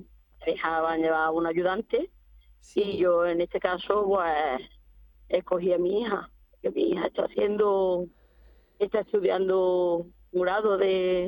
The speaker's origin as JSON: {"language": "Spanish", "town": "Cabra", "region": "Andalusia", "country": "Spain", "said": "yo soy de Córdoba, de un pueblo de Córdoba, de Cabra."}